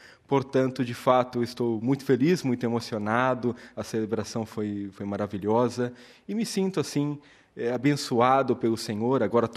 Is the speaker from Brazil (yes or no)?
yes; Sorocaba, São Paulo, Brazil; lá na minha cidade, em Sorocaba